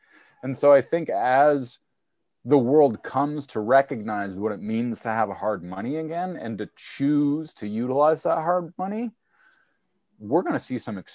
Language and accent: English; United States; and I actually, as an American, I would really love to see states stand up